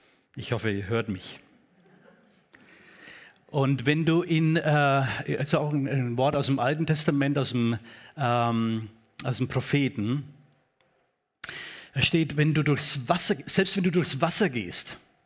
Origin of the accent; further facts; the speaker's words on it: Kenya; So ein Ausdruck auch bei uns in Kenia.